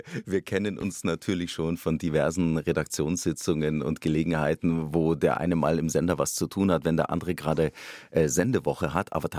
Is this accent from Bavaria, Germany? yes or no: yes; Bavaria, Germany; also born or lived in Munich; Natürlich ist München meine Heimat. Groß geworden bin ich im Landkreis Bad Tölz-Wolfratshausen. Dort, wenn ich hinkomme, auch das ist Heimat.